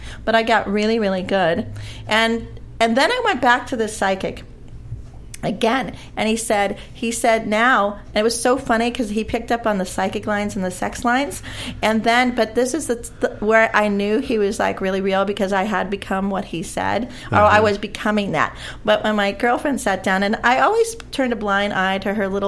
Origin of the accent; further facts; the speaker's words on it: California, United States; But when you are born and raised in California, that's inevitable.